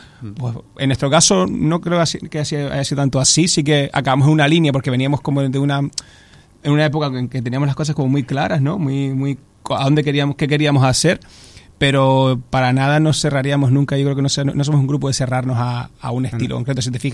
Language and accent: Spanish; Canary Islands, Spain; Yo soy de Canarias y me relacionaba un poco con todo eso